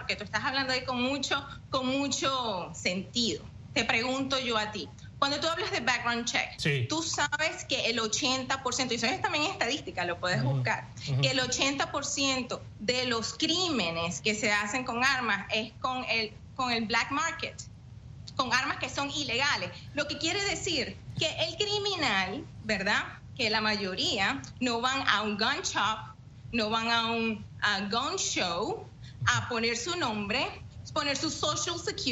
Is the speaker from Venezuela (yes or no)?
yes; Venezuela; Porque en mi país, en Venezuela, el niño que está un poquito mal criado tiene otro tipo de trato.